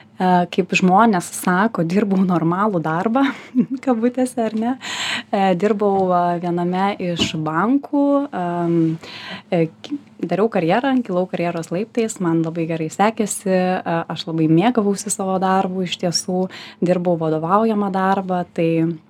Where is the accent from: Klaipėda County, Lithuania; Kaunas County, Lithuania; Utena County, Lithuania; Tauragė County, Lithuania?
Klaipėda County, Lithuania; Kretinga; moved away as an adult; now in Vilnius, Lithuania; Taip, aš esu iš Kretingos ir aš atvykau į Vilnių studijuoti.